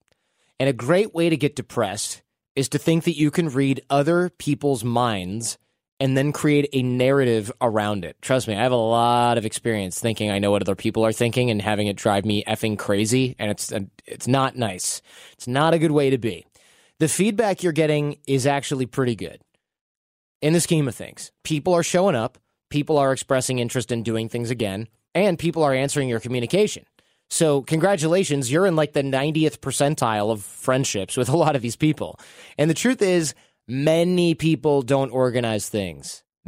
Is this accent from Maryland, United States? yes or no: no; Detroit, Michigan, United States; also born or lived in New York; now in Los Angeles, United States; I moved from the Midwest, Detroit area, to New York and then